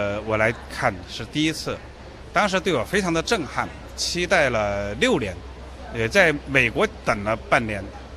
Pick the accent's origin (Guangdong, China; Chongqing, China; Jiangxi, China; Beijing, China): Chongqing, China; 他却躲在了我的家乡重庆唱红歌